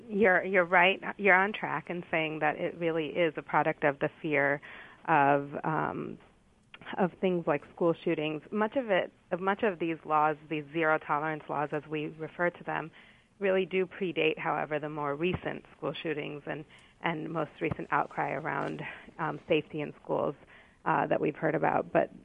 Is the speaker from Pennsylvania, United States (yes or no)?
yes; Pennsylvania, United States; in Pennsylvania, my home state